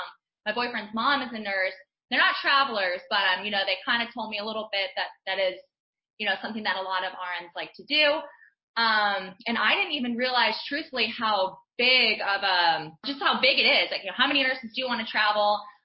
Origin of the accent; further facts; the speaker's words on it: Florida, United States; now in West Palm Beach, United States; So I'm a Florida girl, born and raised. Born in a little small beach town, and now I actually live in another beach town, just a little bit bigger, over in West Palm Beach